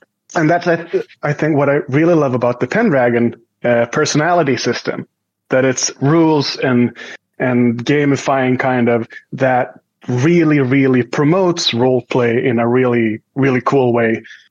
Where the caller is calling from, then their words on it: Stockholm, Stockholm County, Sweden; And I'm calling from Stockholm, Sweden